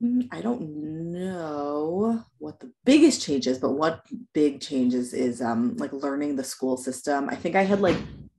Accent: Queens, New York, United States; moved away as an adult; now in Israel; I'm from Queens, New York, born and bred.

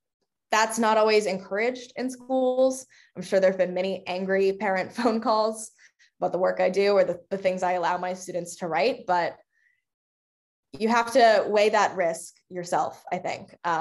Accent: North Carolina, United States; I think my school banned Harry Potter when I was growing up in the North Carolina school system.

